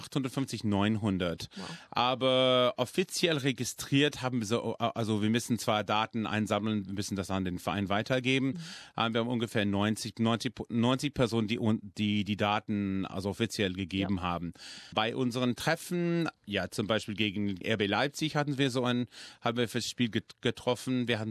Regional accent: Sydney, New South Wales, Australia; now in Melbourne, Australia; ich komme originell aus Sydney, ich bin umgezogen nach Melbourne

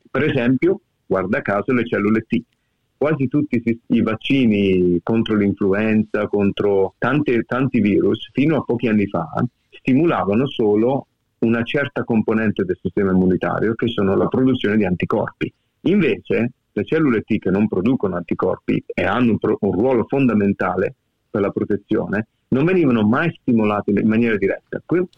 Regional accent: Lanciano, Abruzzo, Italy; sono nato e cresciuto in Abruzzo, a Lanciano, e sono stato uno dei pochi della mia famiglia a studiare.

